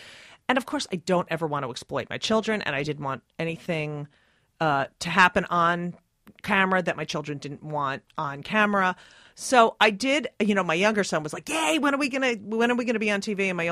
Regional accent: New Jersey, United States; And I, you know, I grew up in New Jersey. I didn't grow up in a very isolated area.

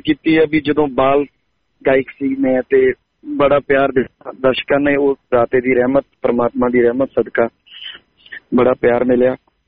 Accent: Rampura Phul, Punjab, India; born there; ਰਾਮਤਾ ਫੂਲ ਪਿੰਡ ਡਿਸਟ੍ਰਿਕਟ ਬਠਿੰਡਾ … ਦੇ ਘਰ ਮੇਰਾ ਜਨਮ ਹੋਇਆ

